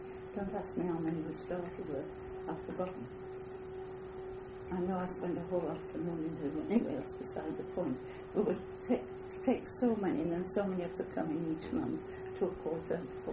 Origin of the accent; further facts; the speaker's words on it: Bridlington, Yorkshire and the Humber, United Kingdom; born there; I was born in Brivington, East Yorkshire, and married very, very young.